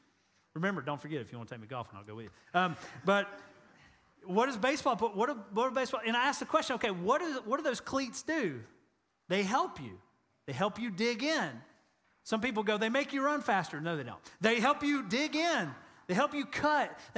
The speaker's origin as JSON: {"language": "English", "region": "Georgia", "country": "United States", "said": "remember I told you I'm from Georgia, I got to make things very simple."}